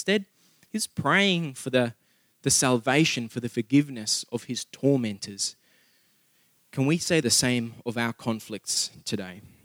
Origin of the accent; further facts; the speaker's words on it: South Africa; English is a second language; I am South African and I'm an Afrikaans, South African at that. I can a bit Afrikaans praat